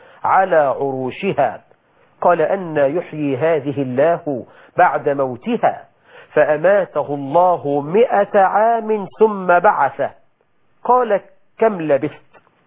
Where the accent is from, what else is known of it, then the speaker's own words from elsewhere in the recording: Egypt; بلدنا مصر